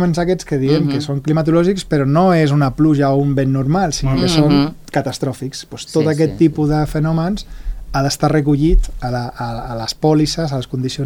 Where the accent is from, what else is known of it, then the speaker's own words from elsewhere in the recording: Andalusia, Spain; Mira, jo sabeu que vinc d'Espanya, que estava a Andalusia.